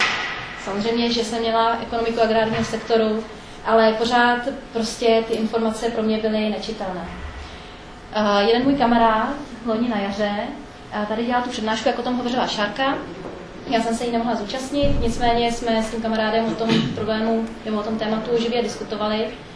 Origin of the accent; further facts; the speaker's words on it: Prague, Czechia; jsem holka z Prahy.